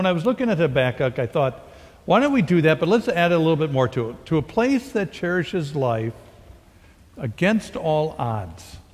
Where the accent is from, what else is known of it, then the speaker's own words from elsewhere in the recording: Lake Geneva, Wisconsin, United States; I grew up in Lake Geneva